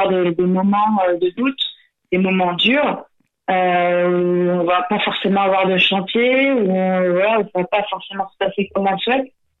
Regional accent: Île-de-France, France; je suis de Seine-et-Marne à la base.

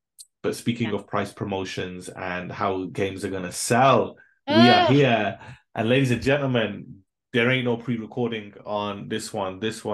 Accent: India; But obviously, I'm being Indian, it's not Rohan.

